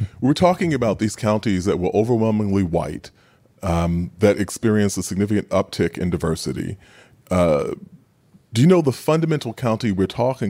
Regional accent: Queens, New York, United States; And I know this growing up in Queens.

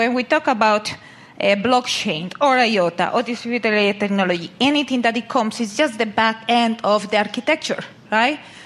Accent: Norway; English is a second language; I came actually from Norway.

